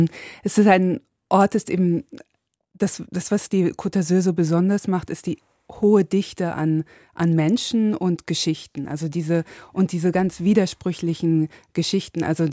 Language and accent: German; Hesse, Germany; also born or lived in London; now in Munich, Germany; Also habe ich lange in London gelebt, 16 Jahre, und habe dann geheiratet. Dadurch bin ich nach München gezogen und ich bin jetzt eigentlich aus Hessen und Protestantin